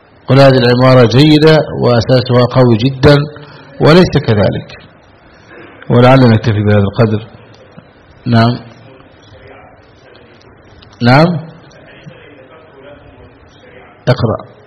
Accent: Egypt; في بلدنا مصر

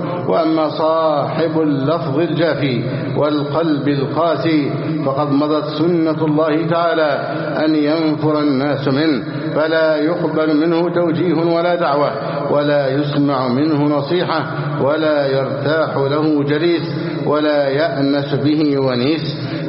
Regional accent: Egypt; بلدنا مصر

